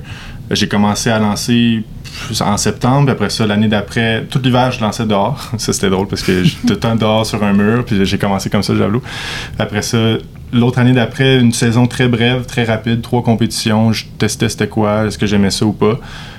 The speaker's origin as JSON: {"language": "French", "town": "Montreal", "region": "Quebec", "country": "Canada", "said": "Puis j'ai déménagé, bon, parce que je viens de Montréal. Fait que j'ai déménagé ici, puis je suis juste à côté."}